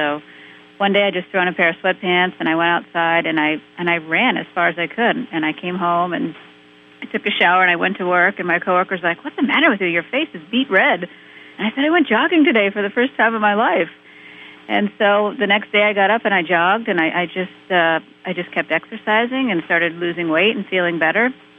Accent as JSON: {"language": "English", "region": "Massachusetts", "country": "United States", "tie": "born or raised there", "said": "I grew up here in Massachusetts and, of course, was raised on the standard American diet"}